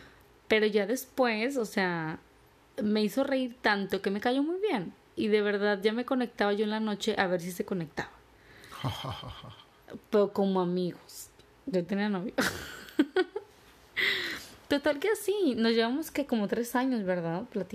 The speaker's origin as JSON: {"language": "Spanish", "town": "León", "region": "Guanajuato", "country": "Mexico", "also_born_or_lived": "New York", "said": "Yo estaba viviendo en Nueva York hace como 10 años. Yo soy de León, él es de Monterrey"}